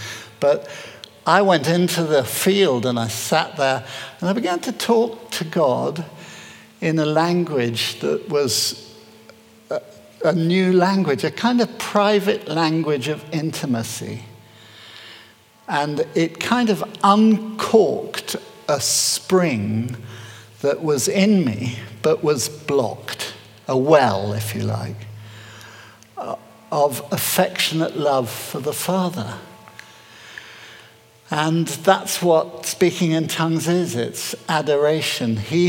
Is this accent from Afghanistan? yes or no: no; United Kingdom; We're British too.